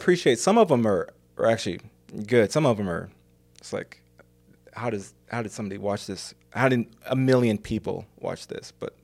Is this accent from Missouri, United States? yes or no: yes; St. Louis, Missouri, United States; So growing up in North St. Louis, there's exactly one called The Circle, and there's, six streets to come off of.